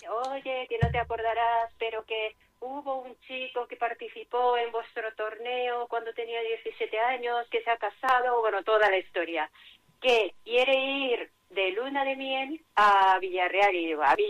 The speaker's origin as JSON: {"language": "Spanish", "country": "Japan", "second_language": "Spanish", "lives_now": "Spain", "said": "yo soy japonesa, y todos los japoneses que nos visitan dicen lo mismo"}